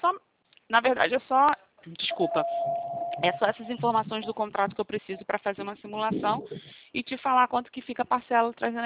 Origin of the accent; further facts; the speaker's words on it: Rio de Janeiro, Brazil; sou do Rio.